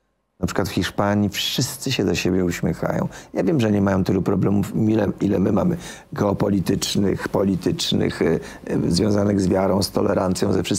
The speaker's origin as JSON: {"language": "Polish", "town": "Opole", "region": "Opole Voivodeship", "country": "Poland", "said": "A 4 jeszcze śpiewam w moim kochanym Opolu, bo jestem opolaninem."}